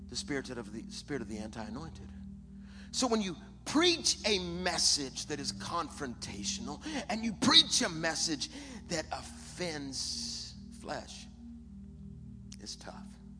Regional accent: Detroit, Michigan, United States; born there; now in Texas, United States; I was born in Detroit. So you got to understand. Now I live in Texas.

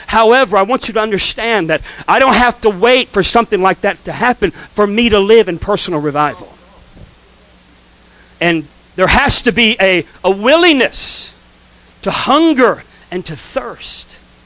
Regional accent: Florida, United States; I'm from North Florida, and they don't make key lime pie anywhere else like they make it in those seafood restaurants in North Florida.

